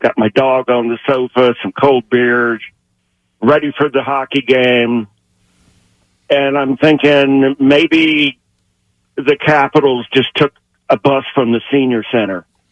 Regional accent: Maryland, United States; I'm from Maryland.

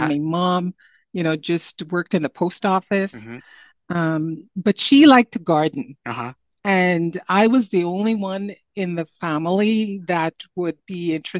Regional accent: Trinidad & Tobago; accent: Caribbean; I am from Trinidad and Tobago, and I did a Bachelor of Science degree in agriculture there.

